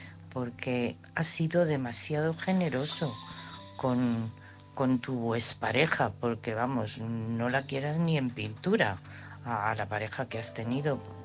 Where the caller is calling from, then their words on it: Madrid, Community of Madrid, Spain; de Madrid.